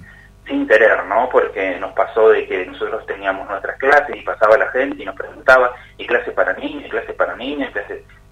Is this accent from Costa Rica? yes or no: no; Río Grande, Tierra del Fuego, Argentina; Sí, soy de acá de Río Grande, por suerte.